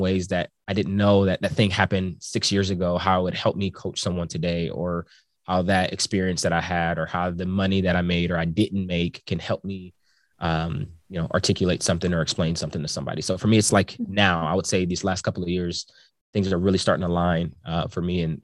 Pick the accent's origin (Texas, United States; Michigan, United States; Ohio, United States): Ohio, United States; moved away as an adult; we moved to California, which I was born and raised in Ohio. And so California was 2,600 miles away from everything that I had known.